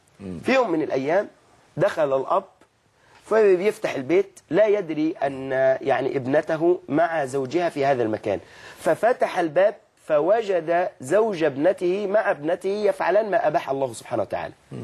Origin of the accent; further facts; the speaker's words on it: Egypt; ففي عرفنا نحن مثلا كمصريين ونحو هذا